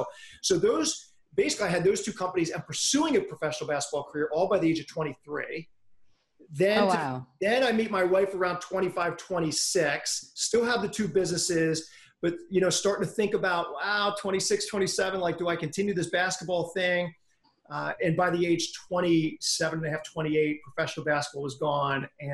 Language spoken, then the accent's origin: English; Pennsylvania, United States; I'm from Pennsylvania in the greater Philadelphia area.